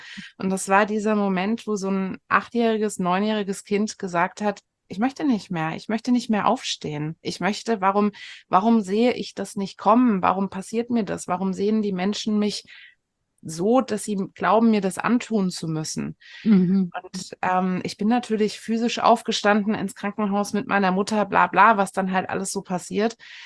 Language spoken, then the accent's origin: German; Frankfurt am Main, Hesse, Germany; Also tatsächlich bin ich in Frankfurt am Main groß geworden.